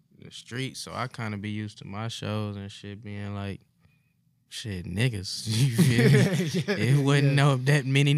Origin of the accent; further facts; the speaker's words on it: Smackover, Arkansas, United States; Yeah, I'm from Smackover, Arkansas.